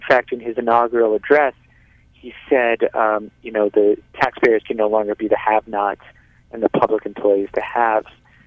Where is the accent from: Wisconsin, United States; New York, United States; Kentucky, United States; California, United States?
Wisconsin, United States; Well, I grew up in Wisconsin, and I've always been very fond of the state.